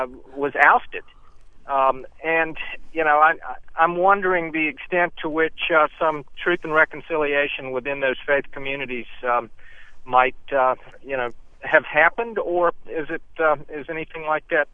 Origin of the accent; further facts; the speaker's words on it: Fayetteville, United States; I grew up in Fayetteville and can recall fairly vividly a minister